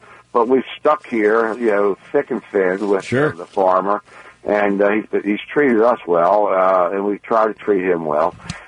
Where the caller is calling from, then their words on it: Chestertown, Maryland, United States; I'm calling from Chestertown, but I live in Pasadena.